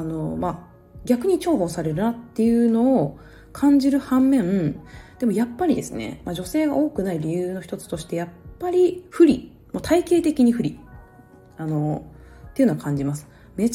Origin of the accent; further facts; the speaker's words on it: Aichi, Japan; 私そのものづくりの国というか、まあ、愛知出身なので、